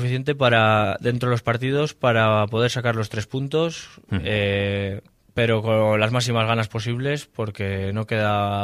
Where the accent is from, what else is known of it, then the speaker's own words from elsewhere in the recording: Laredo, Cantabria, Spain; pues al final para alguien de Laredo, jugar en Laredo